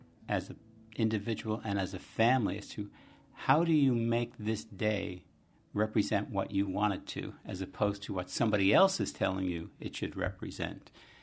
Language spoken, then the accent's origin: English; Bronx, New York, United States; now in Boston, United States; I remember growing up in the Bronx and from working class family